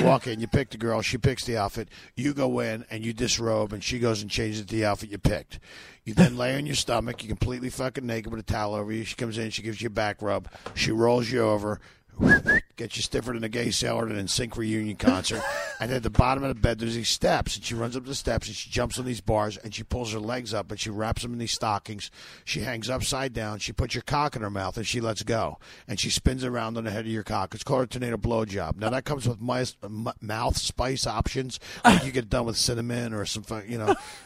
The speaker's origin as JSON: {"language": "English", "town": "Los Angeles", "region": "California", "country": "United States", "said": "I'm from Los Angeles."}